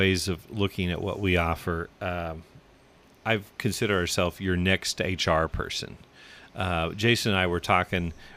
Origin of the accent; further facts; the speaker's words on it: Altamont, United States; So I grew up in Altamont.